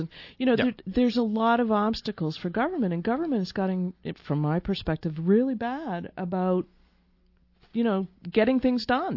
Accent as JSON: {"language": "English", "town": "Boston", "region": "Massachusetts", "country": "United States", "said": "Sorry, I'm such a Bostonian."}